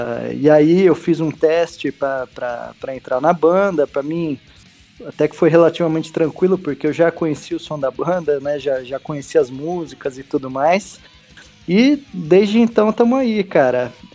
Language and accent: Portuguese; Valinhos, São Paulo, Brazil; eu sou de Valinhos, que é uma cidade muito próxima de Campinas, né, aqui do interior de São Paulo